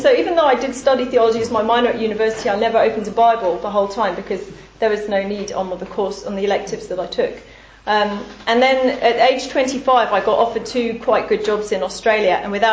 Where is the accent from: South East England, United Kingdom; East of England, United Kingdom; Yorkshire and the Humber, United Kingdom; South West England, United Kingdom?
East of England, United Kingdom; So I grew up in England. I grew up in Hertfordshire, and I was normal kind of, middle class kind of upbringing.